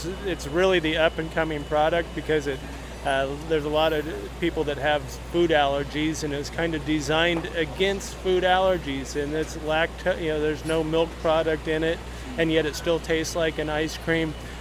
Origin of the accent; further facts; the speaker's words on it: Salem, United States; I'm from Salem, so it's just a hop, skip, and a jump down the road.